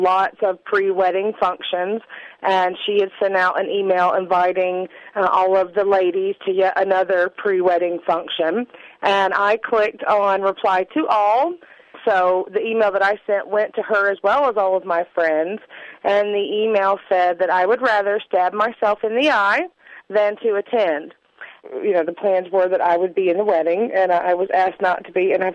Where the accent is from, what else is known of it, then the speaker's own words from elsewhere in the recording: Columbia, South Carolina, United States; I'm from Columbia, South Carolina